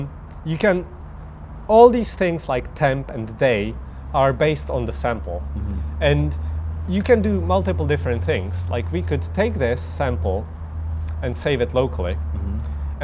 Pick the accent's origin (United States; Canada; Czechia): Czechia; English is a second language; So I'm from Czech Republic